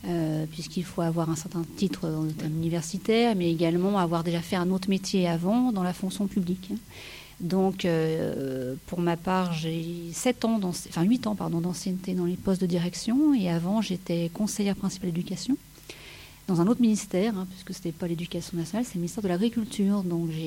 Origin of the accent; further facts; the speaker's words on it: Troyes, Grand Est, France; Alors je viens de l'aube de la Champagne-Ardenne, de Troyes plus particulièrement.